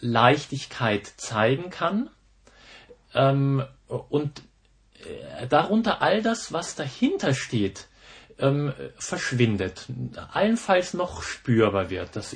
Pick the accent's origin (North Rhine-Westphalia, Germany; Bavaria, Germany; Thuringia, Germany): Bavaria, Germany; Munich; Ich bin in München groß geworden